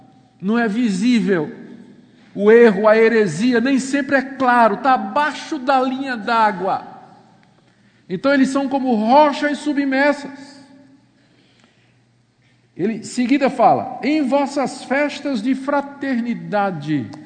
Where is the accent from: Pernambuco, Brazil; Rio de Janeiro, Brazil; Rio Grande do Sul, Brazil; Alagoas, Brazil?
Pernambuco, Brazil; Recife; Eu cresci em Recife, cidade praieira, praias maravilhosas que têm um nome exatamente porque as praias são protegidas por uma fileira de arrecifes, não é?